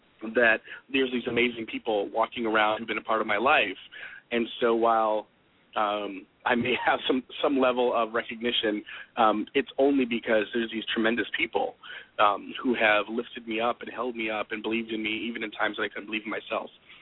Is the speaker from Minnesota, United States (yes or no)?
yes; Duluth, Minnesota, United States; my mom's family co-founded my hometown of Duluth in northern Minnesota, which is now the fourth largest city in Minnesota. So that's where I was raised.